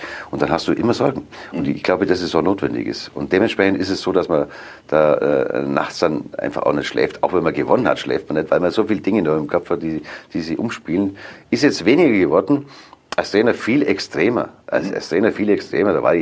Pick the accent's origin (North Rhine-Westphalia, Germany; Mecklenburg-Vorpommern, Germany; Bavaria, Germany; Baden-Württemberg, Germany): Bavaria, Germany; Augsburg; Das ist meine Heimatstadt